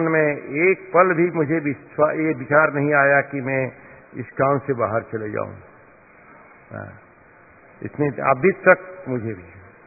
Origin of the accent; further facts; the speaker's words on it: Chhattisgarh, India; तो मैं वहां का निवासी हूं, मैं पहला राम भक्त था, अभी प्रभुपाद भक्त हूं राधा रानी।